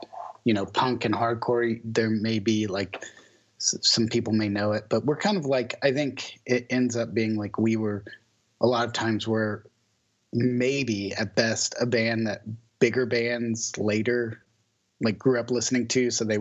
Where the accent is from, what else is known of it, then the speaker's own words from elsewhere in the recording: Louisville, Kentucky, United States; when I did my undergrad in my hometown, Louisville